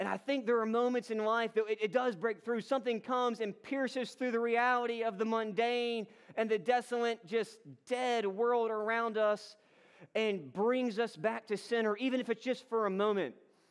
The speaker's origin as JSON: {"language": "English", "region": "Georgia", "country": "United States", "tie": "born or raised there", "said": "And I thought I knew mountains growing up in North Georgia and visiting Asheville and all of those things."}